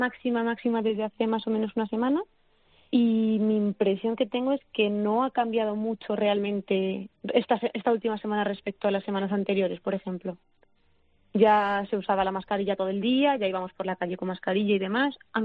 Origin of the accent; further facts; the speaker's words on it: Guadalajara, Castilla-La Mancha, Spain; Yo soy de Guadalajara.